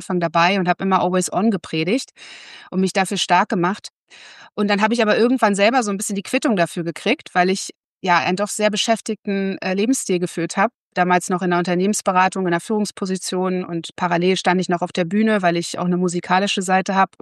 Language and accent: German; Berlin, Germany; born there; Ich bin Berlinerin gebürtig und bin seit ungefähr 20 Jahren berufstätig.